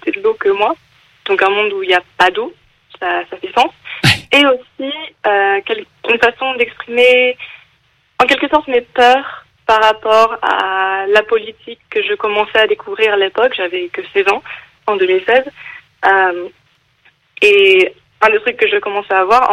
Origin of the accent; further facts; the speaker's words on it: England, United Kingdom; French is a second language; bah, je suis anglaise de base, donc...